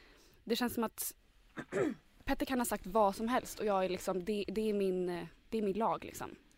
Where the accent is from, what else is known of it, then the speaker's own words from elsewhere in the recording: Stockholm, Stockholm County, Sweden; Jag är härifrån. Stockholm.